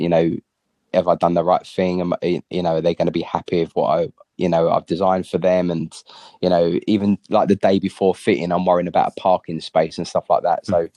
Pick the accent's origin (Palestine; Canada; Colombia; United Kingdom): United Kingdom; Walthamstow, London; So I grew up in Walthamstow.